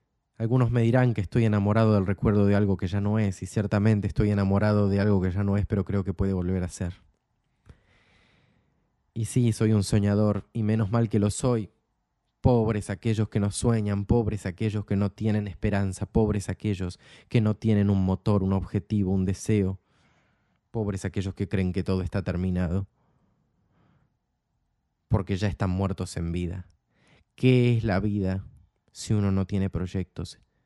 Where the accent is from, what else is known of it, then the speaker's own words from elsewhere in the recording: Argentina; accent: Argentine; now in Spain; Yo soy argentino, tengo el acento argentino, tengo la crianza argentina, tengo la cultura argentina, tengo mi familia argentina, tengo mis amigos argentinos